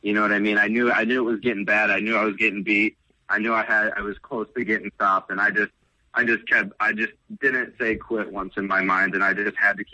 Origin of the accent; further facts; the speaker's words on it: Ohio, United States; You know, I grew up in Ohio, and one of the biggest things in Ohio is the Michigan-Ohio State football game.